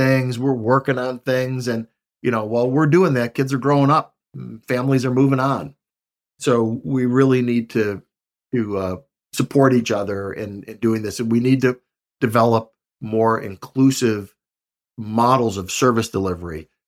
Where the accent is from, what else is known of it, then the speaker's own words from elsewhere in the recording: Buffalo, New York, United States; I'm from Buffalo, New York, and my favorite football coach was Marv Levy